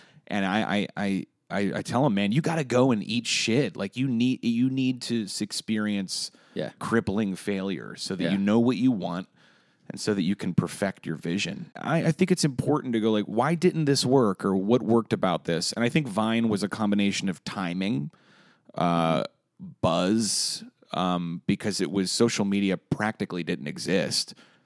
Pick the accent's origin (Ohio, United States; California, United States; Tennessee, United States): Ohio, United States; when you move to New York or L.A., you don't know I was coming from Ohio.